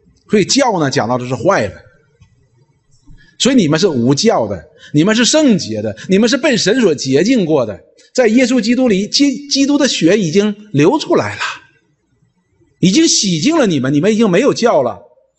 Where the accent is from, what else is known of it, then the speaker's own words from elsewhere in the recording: Northeast China, China; 就是我们东北人管它叫面起子